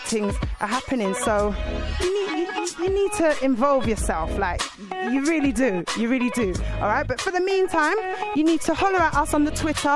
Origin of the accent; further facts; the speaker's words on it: West London, London, United Kingdom; I'm from West London as well, so it was kind of like, oh, okay, I know that road as well.